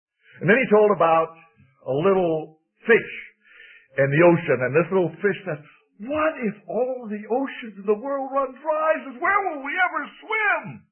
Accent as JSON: {"language": "English", "town": "Miami", "region": "Florida", "country": "United States", "tie": "born or raised there", "said": "where the assembly in which I was raised in Miami."}